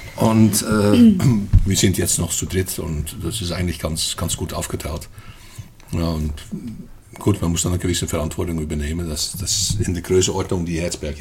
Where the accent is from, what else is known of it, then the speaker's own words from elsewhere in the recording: Netherlands; German is a second language; moved away as an adult; now in Germany; Ja, ich komme aus den Niederlanden. Ja, oder lieber gesagt Holland, weil ich komme tatsächlich aus Holland und ich bin irgendwo in, glaube so Mitte 1975 oder 78 bin ich nach Deutschland gekommen